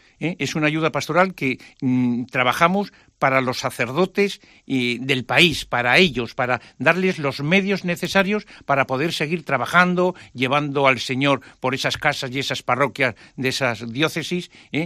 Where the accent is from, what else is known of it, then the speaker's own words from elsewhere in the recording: Spain; como somos los españoles, ¿no? Los españoles somos gente tirada para adelante, que ayudamos, intentamos ayudar los unos a los otros